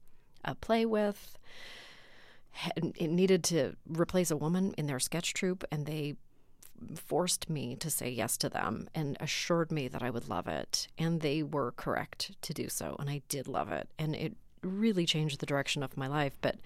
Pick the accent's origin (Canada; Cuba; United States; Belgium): Canada; I mean, I grew up in Canada also